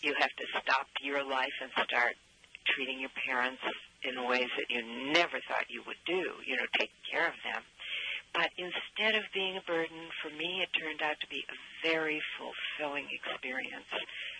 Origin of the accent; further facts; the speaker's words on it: Cleveland Heights, Ohio, United States; moved away as an adult; now in New York, United States; I was raised in Cleveland, Ohio, in the suburb Cleveland Heights. And when I got to be 20, I took off for New York, and I really seldom looked back.